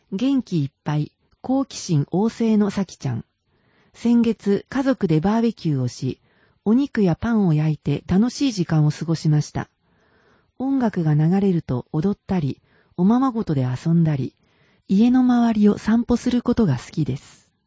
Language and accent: Japanese; Como, Lombardy, Italy; Japanese is a second language; 私のふるさとのコモは高原に囲まれているので